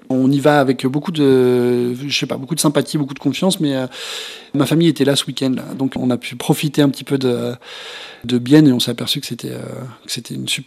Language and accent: French; West France, France; also born or lived in Italy; je viens plutôt de l'ouest de la France, donc on apprend plutôt l'espagnol parce que on n'est pas très loin de l'Espagne.